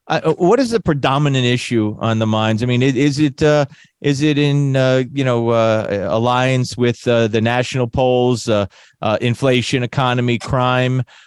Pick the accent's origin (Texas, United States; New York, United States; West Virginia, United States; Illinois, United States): New York, United States; But I'm a New Yorker, and it's happening to a lesser extent in New York as well.